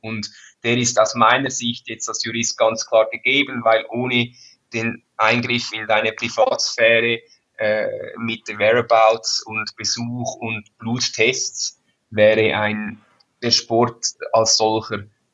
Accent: Switzerland; aber ich bin ein stolzer Schweizer

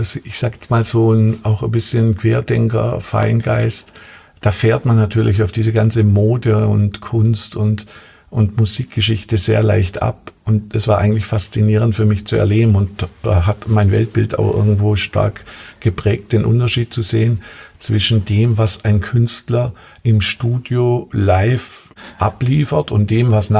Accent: Stuttgart, Baden-Württemberg, Germany; Als Stuttgarter in München.

